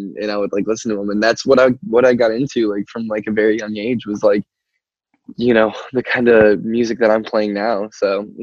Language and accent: English; Albany, New York, United States; me and Gabe both had, like, a pretty suburban upbringing, and you know, I love it there. Like, it definitely is, like, you know, my hometown